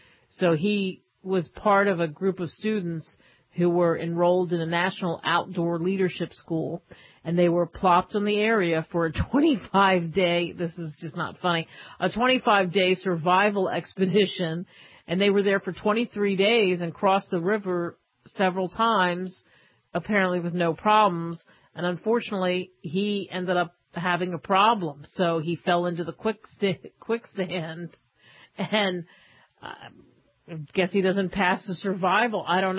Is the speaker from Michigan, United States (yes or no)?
no; New Jersey, United States; it's not too far, didn't happen too far from where I grew up in New Jersey.